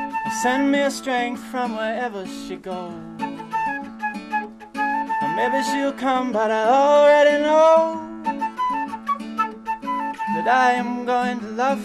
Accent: Nova Scotia, Canada; I'm from Nova Scotia

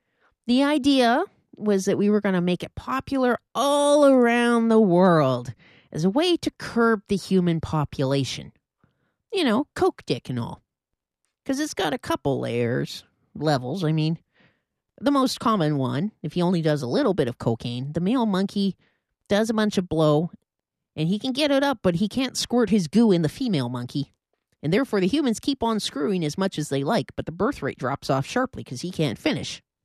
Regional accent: Colombia; now in Vancouver, Canada; My homeland. As I said, I'm from Colombia

